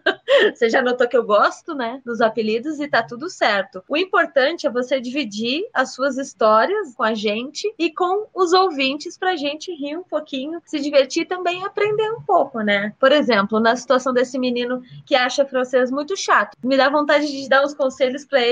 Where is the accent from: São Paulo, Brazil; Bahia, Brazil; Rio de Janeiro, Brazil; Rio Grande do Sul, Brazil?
Rio Grande do Sul, Brazil; Rio Grande; born there; vindo de Sucupira City, que é da onde eu nasci, de fato. É Rio Grande, na verdade, mas é a mesma ideia.